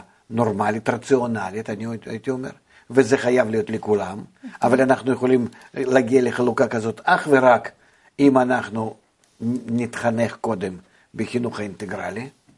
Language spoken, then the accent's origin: Hebrew; France; now in Israel; אז אני מהצרפת באים לכאן, והשירים מהצרפת עוברים לארצות הברית.